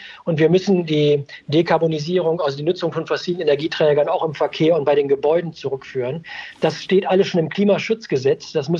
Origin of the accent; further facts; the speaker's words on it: Bonn, North Rhine-Westphalia, Germany; weil ich komme aus Bonn, das ist ja die Nachbarschaft